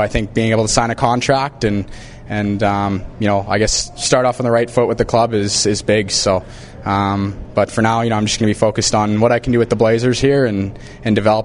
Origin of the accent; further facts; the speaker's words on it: Kamloops, British Columbia, Canada; Kamloops has been such a great place for me to play and very fortunate to play in my hometown